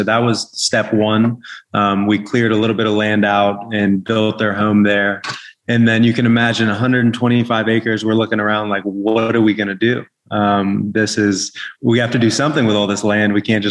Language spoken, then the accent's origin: English; Virginia, United States; And then, like you said, I was born and raised here in the Shenandoah Valley.